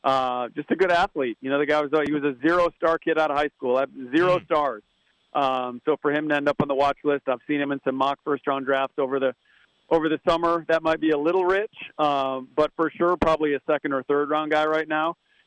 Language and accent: English; Michigan, United States; That's one from my home state up in Michigan.